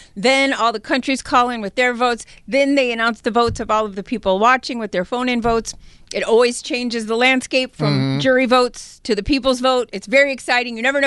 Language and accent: English; United States; because I'm an American and lazy.